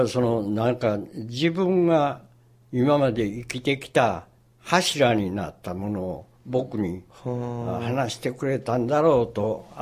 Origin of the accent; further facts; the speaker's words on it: Hikone, Shiga, Japan; born there; 私は彦根のお寺で生まれまして